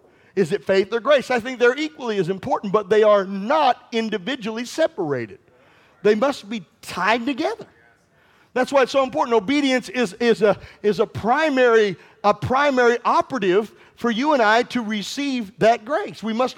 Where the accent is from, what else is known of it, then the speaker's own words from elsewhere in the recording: Missouri, United States; I was growing up, and we grew up in Missouri, and I remember there was this beautiful tomato plant outside